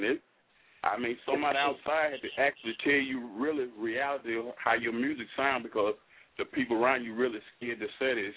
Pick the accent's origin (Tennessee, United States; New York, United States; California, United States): Tennessee, United States; Memphis; We from Memphis, so there's a lot of art